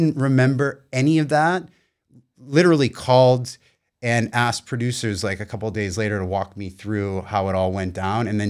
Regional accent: Boston, Massachusetts, United States; You know, I grew up in Boston and I will take a bullet for my family

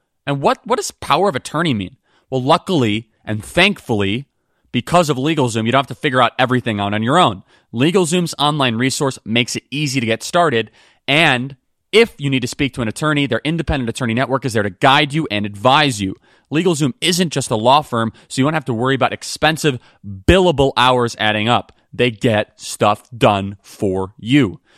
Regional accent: Illinois, United States; now in Florida, United States; I grew up in Illinois, and I am now a proud Floridian.

